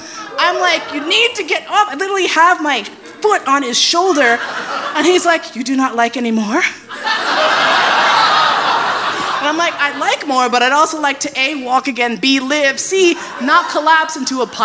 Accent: New York, United States; born or raised there

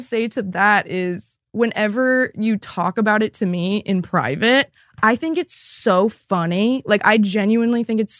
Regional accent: West Coast, United States; And I'm from the West Coast.

